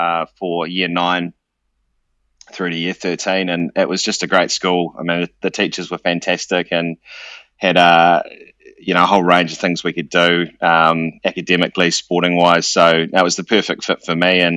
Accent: Dunedin, Otago, New Zealand; I think when I was growing up in Dunedin, Dad would take me to Carisbrook to watch Otago play, or the Highlanders, or the All Blacks

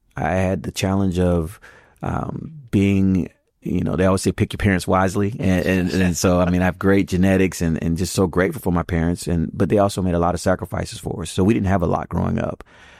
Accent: Tampa, Florida, United States; No, this was outside. I grew up outside of the Tampa area.

